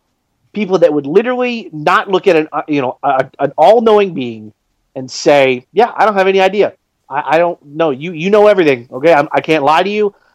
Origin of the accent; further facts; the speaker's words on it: the South, United States; As a person growing up in the South, I can tell you that it's very tethered with actual religion.